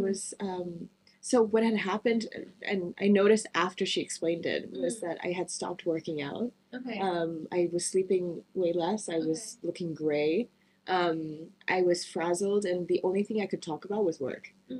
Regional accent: Switzerland; So growing up in Switzerland, mm-hmm. I spent a lot of time in nature.

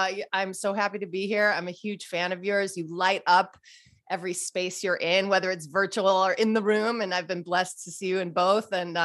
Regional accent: Glenview, Illinois, United States; So I am from the northern suburbs of Chicago, sort of where all the John Hughes movies were made, actually, Glenview, Northbrook.

